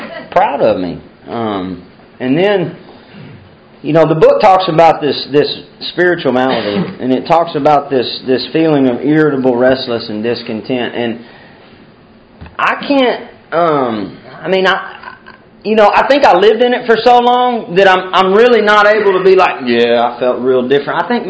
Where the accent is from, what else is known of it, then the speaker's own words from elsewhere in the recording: Waxahachie, Texas, United States; Anyways, guys, I grew up in Waxahachie, Texas. I was born, I'm 29 years old. I grew up in a wonderful family.